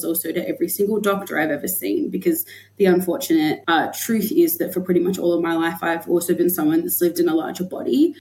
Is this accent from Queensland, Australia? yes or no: yes; Yungaburra, Queensland, Australia; now in Broome, Australia; So my mob, the Dulgubara Yirrindji mob, are in the Atherton Tablelands, specifically my family's in Yungaburra, which is about an hour away from Cairns in far north Queensland.